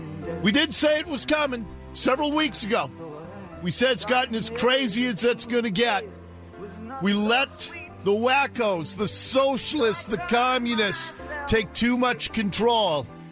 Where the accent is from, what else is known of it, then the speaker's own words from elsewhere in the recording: Ballard, Washington, United States; it was my next door neighbor when I was growing up in Ballard